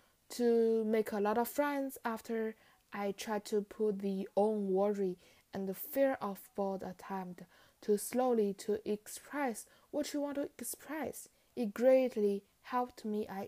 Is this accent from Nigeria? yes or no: no; Beijing, China; first language Mandarin; English is a second language; now in Canada; going to talk about how am I being a lifelong English language learner in Canada. I'm from Beijing. I speak Mandarin in mainland China.